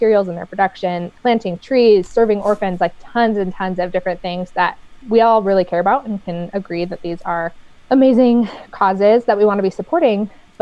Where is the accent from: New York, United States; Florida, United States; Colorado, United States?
Colorado, United States; I'm from Colorado